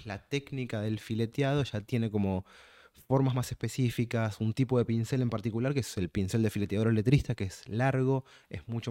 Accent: Buenos Aires, Argentina; Yo me crié en Almagro

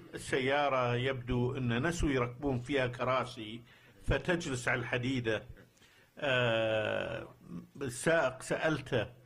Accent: Kuwait; قلت لهم أنا من الكويت، والكويت في أرض مكة يرحمك الله

